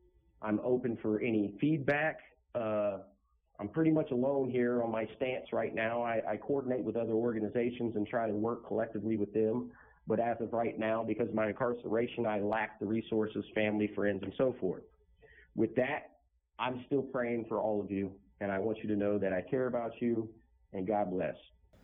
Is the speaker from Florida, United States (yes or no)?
yes; West Palm Beach, Florida, United States; also born or lived in Little Rock / Chicago / Cleveland / Russell's Point; I grew up in West Palm Beach, Florida, Little Rock, Arkansas, Chicago, Cleveland, Ohio, Russell's Point.